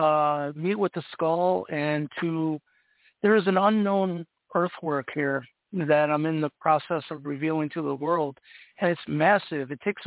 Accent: Ohio, United States; I said, no, this is my hometown. You know, no one here knows.

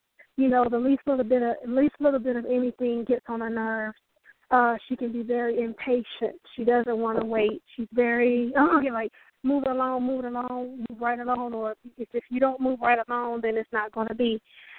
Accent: North Carolina, United States; I'm from North Carolina. How y'all doing tonight?

